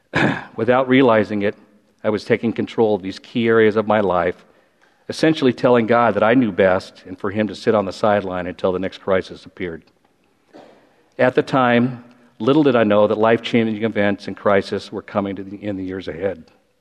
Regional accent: Long Beach, California, United States; I was born in Long Beach, California, was raised there and spent the majority of my life in that area until the last about 6 years.

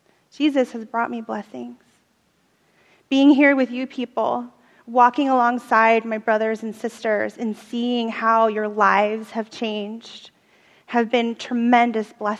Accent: Pennsylvania, United States; now in Portland, United States; Although I grew up in the suburbs, I actually say I'm from Philadelphia, even though I grew up in the burbs.

